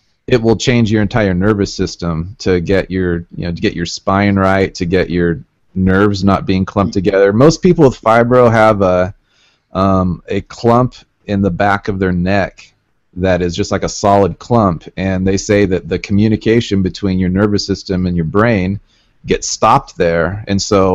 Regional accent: Portland, United States; now in Utah, United States; But I'm from Portland, like I said, but we moved here to this tiny town in Utah

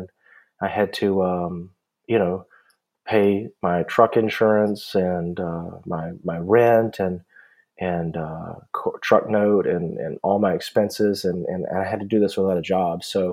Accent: Louisiana, United States; That was the year that Katrina hit Louisiana, and I'm from Louisiana originally, so I remember that.

